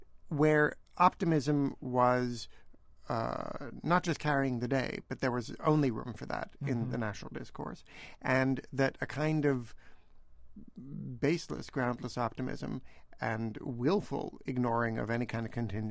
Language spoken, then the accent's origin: English; Canada; being Canadian